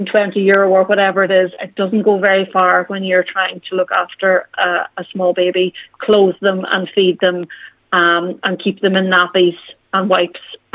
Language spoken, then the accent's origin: English; Castlefin, Ulster, Ireland; moved away as an adult; now in Dublin, Ireland; I grew up in Castlefin. I went to St. Columbus in Stranorlar, and then moved down to Dublin to go to university in UCD